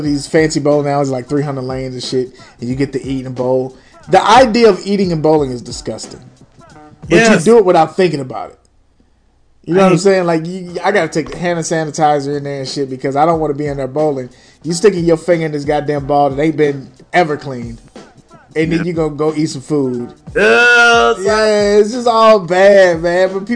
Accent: St. Louis, Missouri, United States; But like for me, I'm from St. Louis.

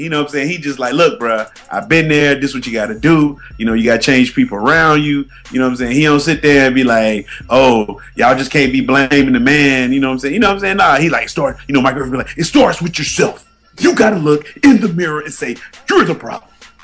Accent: Ohio, United States; I'm from Ohio, man.

